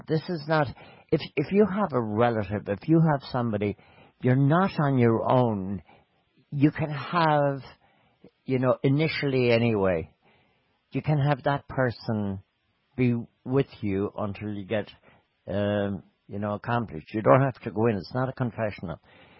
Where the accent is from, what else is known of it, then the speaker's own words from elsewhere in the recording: Ballinasloe, Connacht, Ireland; I know. My hometown.